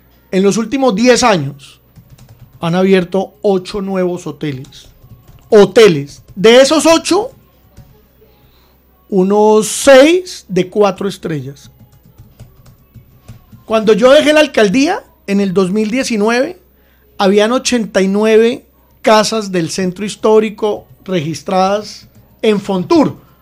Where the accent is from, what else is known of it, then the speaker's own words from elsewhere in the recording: Tolima, Colombia; Por supuesto que somos orgullosamente tolimenses, pero con unas dinámicas distintas.